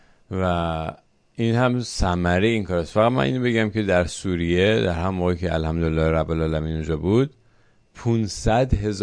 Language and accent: Persian; Iran; خطرناک بود که ما بگیم ما ایرانی هستیم